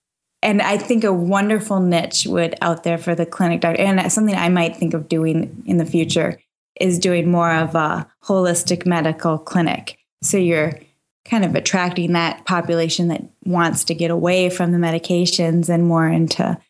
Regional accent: Minnesota, United States; I'm from Minnesota.

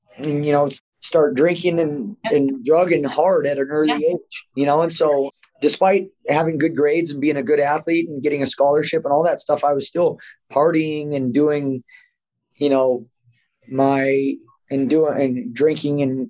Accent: Temecula, California, United States; I grew up here. My parents are from San Diego. I grew up in Temecula

